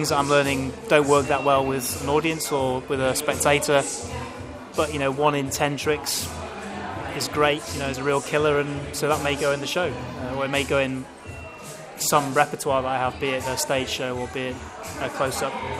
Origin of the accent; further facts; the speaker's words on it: Manchester, North West England, United Kingdom; I grew up in Manchester, and the problem with Manchester was that there weren't any magic shops, there weren't any magic societies, to the best of my knowledge, certainly not for kids.